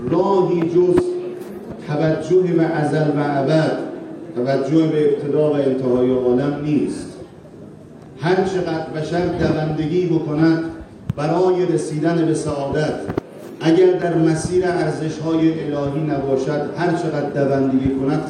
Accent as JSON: {"language": "Persian", "country": "Iran", "said": "حداقل سوال بنده به عنوان یک ایرانی که کم و بیش با مسائل دنیا آشنا هستم"}